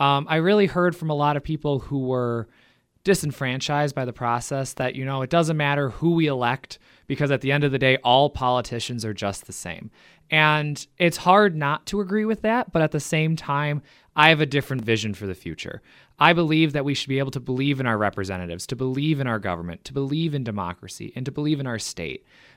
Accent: Iola, Wisconsin, United States; So I grew up in Iola, Wisconsin, so not too far away from here. And I grew up in a town of 1,301 people

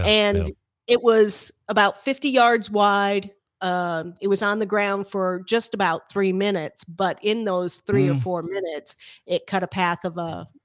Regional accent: Louisiana, United States; And I'm from Louisiana.

